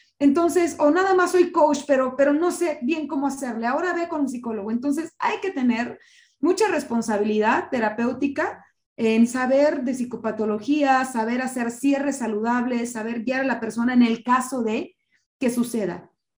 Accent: Tijuana, Baja California, Mexico; en Tijuana, que sigue estando muy cerrada, de donde soy oriunda y viví tantos años

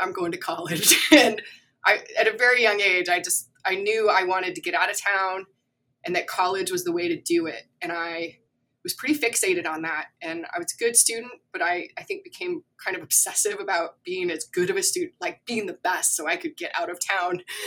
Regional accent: Wyoming, United States; disappointed I didn't get to go further away from my hometown. And so I spent most of my time at the University of Wyoming trying to get out of Wyoming.

